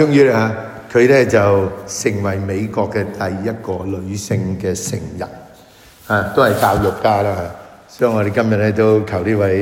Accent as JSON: {"language": "Chinese", "country": "China", "said": "那些犹太人和我们中国人的想法真的很不同。"}